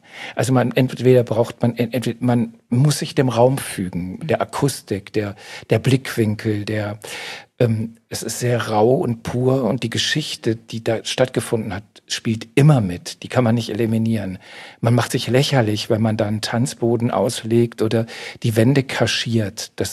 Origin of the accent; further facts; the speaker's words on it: North Rhine-Westphalia, Germany; moved away; Seit ich weg bin aus dem Ruhrgebiet, bin ich viel authentischer mit meiner Herkunft